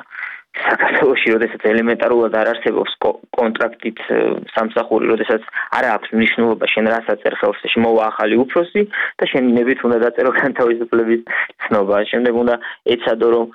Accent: Rustavi, Kvemo Kartli, Georgia; მე რუსთავოზე გავიზარდე, რუსთავოზე ვცხოვრობ

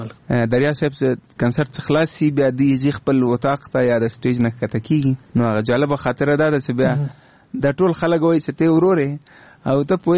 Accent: Afghanistan; نه زه افغان یم خو هندي ژبه ما زده کړې

